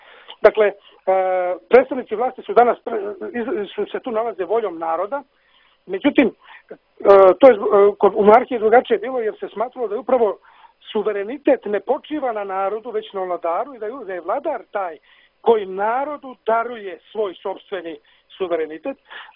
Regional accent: Serbia; može se reći, na primjer, da je kod nas u Srbiji jedna vrsta projave takvog načina monarhističkog razmišljanja

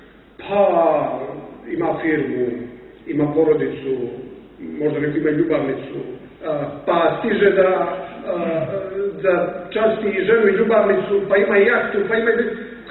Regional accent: Cuce, Cetinje, Montenegro; tamo ima jedno naselje, ajde da tako kažem, blizu Cetinja, odakle sam ja, Cuce.

